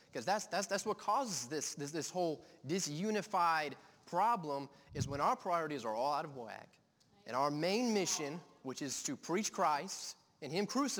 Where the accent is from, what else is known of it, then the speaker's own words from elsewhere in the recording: Apache Junction, Arizona, United States; I am about 2,100 miles away from my home. I am from Apache Junction, Arizona. Long way. Long drive.